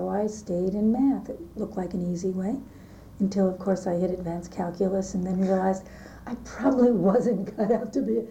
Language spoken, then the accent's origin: English; Teaneck, New Jersey, United States; also born or lived in New York City, United States; I was born in 1944 in New York City. I'm one of those original New Yorkers. But in the early 1950s, we moved to New Jersey. So part of my education was in the New York City public school system. And part of it was in Teaneck, New Jersey